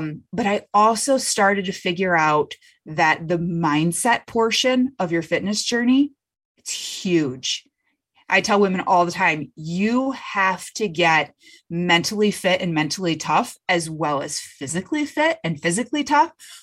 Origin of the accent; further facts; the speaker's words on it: Michigan, United States; I'm from Michigan and I'm working out my basement.